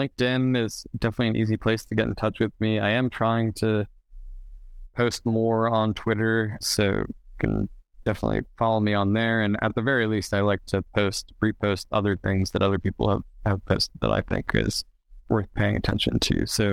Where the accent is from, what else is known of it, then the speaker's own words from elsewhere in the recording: United States; And I think it's, as an American, I'd like to see our investment returned.